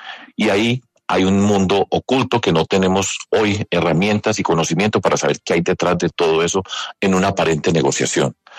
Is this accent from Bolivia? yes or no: no; Colombia; lo que nosotros tenemos que resolver como colombianos